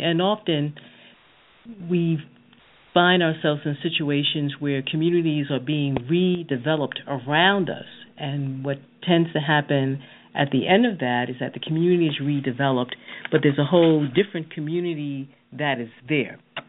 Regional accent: New Jersey, United States; also born or lived in New York; I actually relocated to Georgia in 2000. I grew up in New Jersey, spent 2 years working for legal services in Mississippi, and then I went to New York

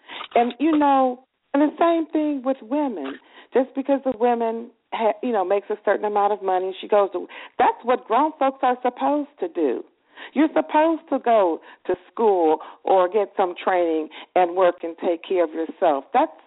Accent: West Coast, United States; Oh, I'm from the West Coast. I call myself West Coast.

